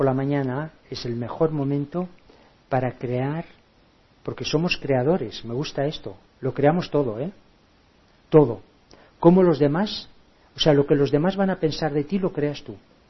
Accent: Santoña, Cantabria, Spain; Yo vivo con mi madre. Yo soy de Santoña, de un pueblecito de Cantabria, ¿no? Y vivo con ella.

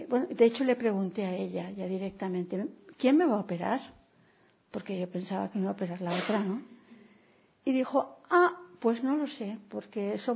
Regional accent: Valencia, Valencian Community, Spain; Yo vengo de Valencia, vivo en Valencia.

